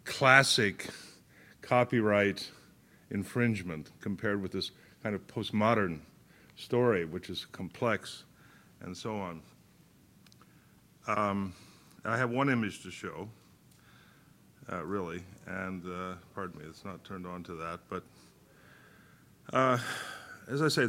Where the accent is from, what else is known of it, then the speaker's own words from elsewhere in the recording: United States; because I guess being an American, I still believe in the autonomy in some way of individuals